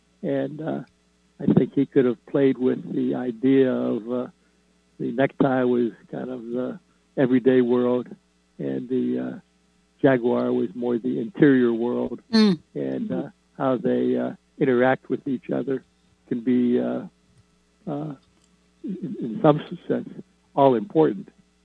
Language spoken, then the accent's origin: English; Midwest, United States; You know, I grew up in the Midwest. You know, my parents came from relatively humble backgrounds, and my dad had a job with U.S. Steel, and we were in the steel industry.